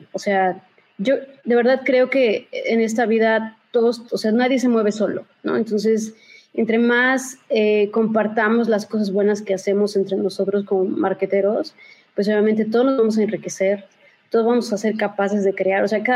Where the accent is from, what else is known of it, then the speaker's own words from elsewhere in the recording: Mexico; nosotros como mexicanos